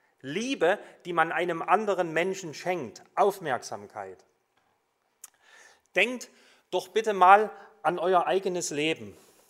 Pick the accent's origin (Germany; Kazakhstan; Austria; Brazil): Germany; ich bin in der DDR im Kommunismus groß geworden